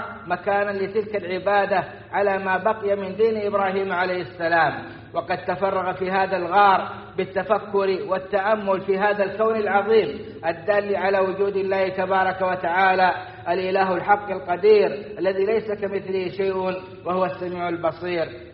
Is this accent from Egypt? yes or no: no; Saudi Arabia; وأدم على بلادنا السعودية أمنها وإيمانها ومقدساتها